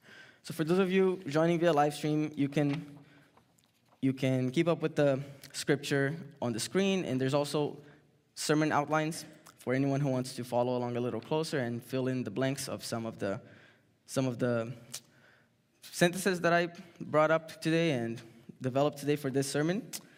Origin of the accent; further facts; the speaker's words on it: Brazil; I'm from Brazil, as some of you may know and some of others may not.